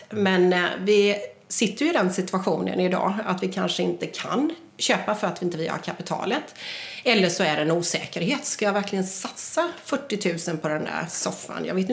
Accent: Jönköping, Jönköping County, Sweden; Ja, jag kommer ju från Jönköping.

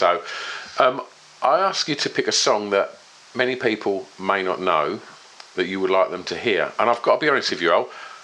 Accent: East of England, United Kingdom; I spoke about Essex and growing up in Essex

